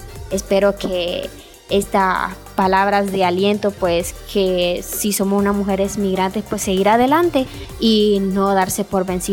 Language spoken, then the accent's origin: Spanish; Honduras; moved away as an adult; now in San Cristóbal, Mexico; yo vengo de Honduras, soy una mujer con 3 hijos, tengo mis 3 hijos, vengo huyendo de mi país, tengo 4 meses aproximadamente de estar aquí